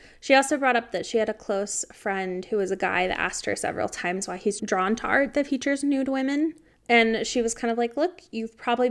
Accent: United States; I didn't learn French. I'm very American.

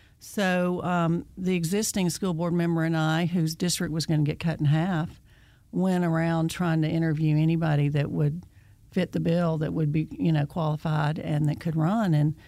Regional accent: Georgia, United States; I'm from Georgia. My mother was a teacher. My father was a preacher. Grew up here.

